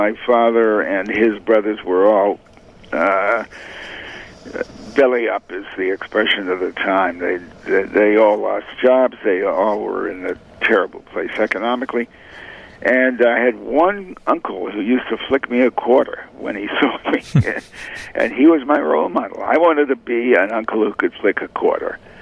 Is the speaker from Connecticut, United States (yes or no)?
yes; Hartford, Connecticut, United States; also born or lived in New Haven; I was born in New Haven, raised largely in Hartford.